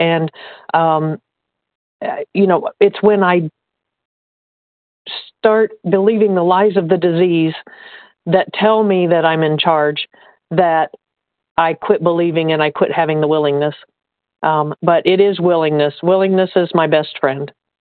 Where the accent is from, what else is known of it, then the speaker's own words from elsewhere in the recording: Indiana, United States; I'm from Indiana, recovered compulsive overeater.